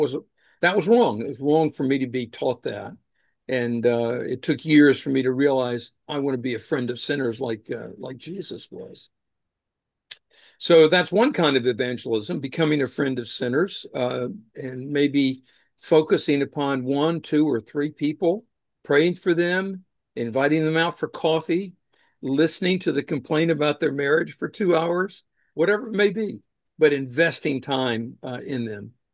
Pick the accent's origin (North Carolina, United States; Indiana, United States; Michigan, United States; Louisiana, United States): North Carolina, United States; Where I grew up in North Carolina